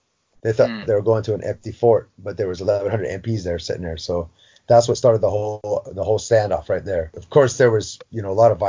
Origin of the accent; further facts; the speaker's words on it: Seattle, Washington, United States; People have let go a lot of the misconceptions they used to have of us as Indian people. In Seattle when I was growing up, it was two little Indian kids, you know what I mean?